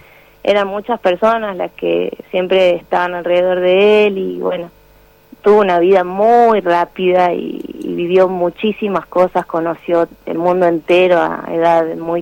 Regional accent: Tartagal, Salta, Argentina; also born or lived in Buenos Aires; Nosotras nacimos en Buenos Aires por la cuestión de trabajo de mi papá. Mi papá y mi mamá son de la ciudad de Tartagal.

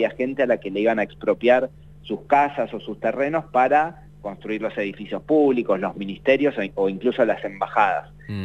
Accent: Viedma, Río Negro, Argentina; now in Buenos Aires, Argentina; yo vivo en Buenos Aires hace bastante tiempo, y un poco cada vez que yo digo que soy de Viedma

